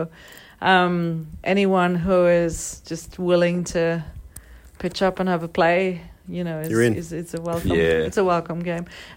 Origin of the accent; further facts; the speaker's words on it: South Africa; I'm South African, cricket's big for us, rugby's big for us